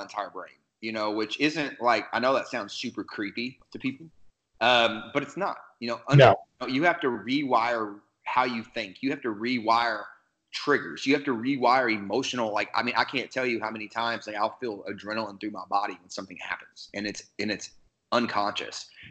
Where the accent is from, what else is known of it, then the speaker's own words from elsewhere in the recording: Midwest, United States; the culture that I grew up in the Midwest is not how the world works, right?